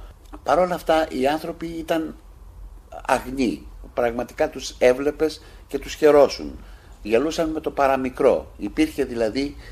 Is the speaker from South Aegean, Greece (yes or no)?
no; Kyparissia, Peloponnese, Greece; also born or lived in Ioannina / Patras; Οπότε γεννήθηκα στα Γιάννενα, αλλά στους 9 μήνες αναγκαστήκαμε να φύγουμε, να γυρίσουμε πίσω στην Πάτρα, από όπου καταγόταν η μητέρα μου. Εκεί παραμείναμε μέχρι το 47, μέχρι ότου ήμουν περίπου 4 ετών. Και αμέσως μετά μεταφερθήκαμε στην Κυπαρισία